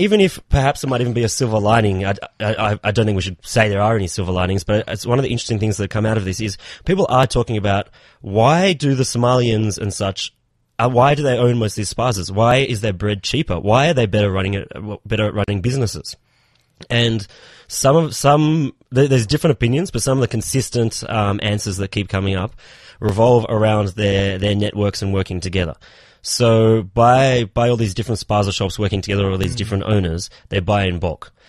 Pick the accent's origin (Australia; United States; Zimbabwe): Australia; I'm from Australia.